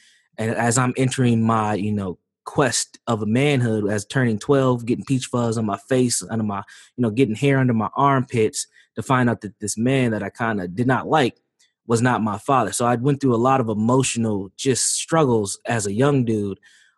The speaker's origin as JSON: {"language": "English", "town": "St. Paul", "region": "Minnesota", "country": "United States", "tie": "born or raised there", "said": "Born and raised in St. Paul, Minnesota. Yes, we do have black folks out here."}